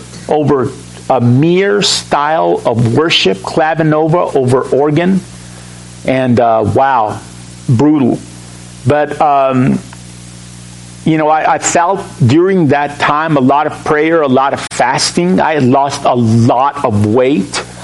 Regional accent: Southwest, United States; now in Effingham, United States; I had never lived in Illinois before. I was raised in the Southwest.

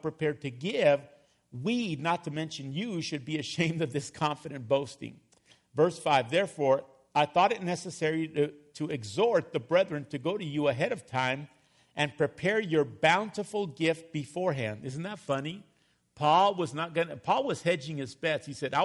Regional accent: El Paso, Texas, United States; Understand that I was raised in El Paso, Texas. My family was not wealthy by any means. We lived under poverty level.

